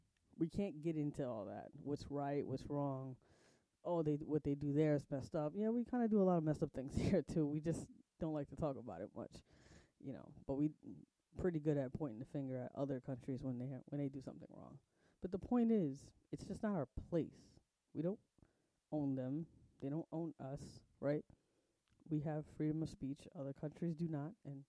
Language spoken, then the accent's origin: English; United States; As an American, when I go to different countries, you have to follow their rules.